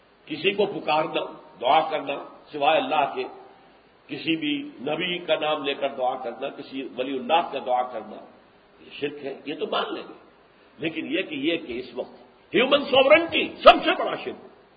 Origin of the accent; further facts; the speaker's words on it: India; born there; پھر سوچئے، ہمیں ہندوستان میں پیدا کر دیا گیا، کیا میرا چوائس تھا؟